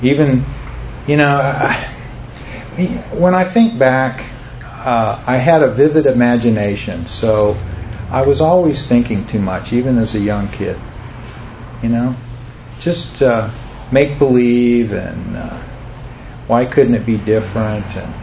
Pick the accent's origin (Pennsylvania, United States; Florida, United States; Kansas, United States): Florida, United States; Orlando; also born or lived in Daytona Beach; But I was born on December 30th in 1954 in Daytona Beach. So I'm a native Floridian. And moved to Orlando in 1958, but my dad carpooled from Daytona to Orlando for about 4 years before we ended up moving.